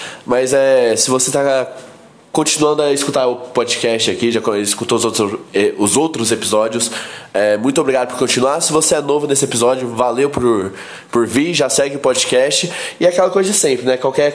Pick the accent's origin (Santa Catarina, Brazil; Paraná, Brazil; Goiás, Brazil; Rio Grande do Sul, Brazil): Goiás, Brazil; Goiânia; eu sou de Goiânia.